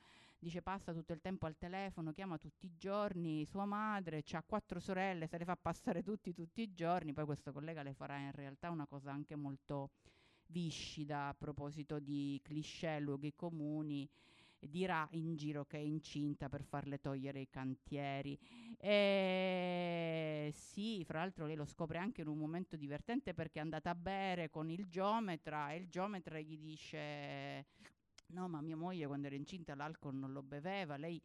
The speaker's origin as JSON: {"language": "Italian", "region": "Sicily", "country": "Italy", "tie": "born there", "said": "il rapporto che io ho sempre avuto con la Sicilia, che è la mia terra, è troppo retorico. Il posto da cui è il luogo che è sul mio certificato di nascita."}